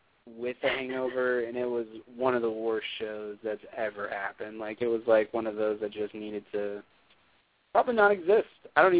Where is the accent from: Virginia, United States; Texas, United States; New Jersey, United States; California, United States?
Texas, United States; being growing up in Texas, it can be really easy to spot a Texan out of the room.